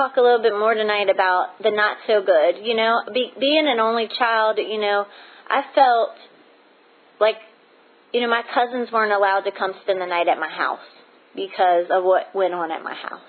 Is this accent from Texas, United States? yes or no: no; Hopewell, Virginia, United States; So I'm an only child. I grew up in Hopewell, Virginia, south of Richmond.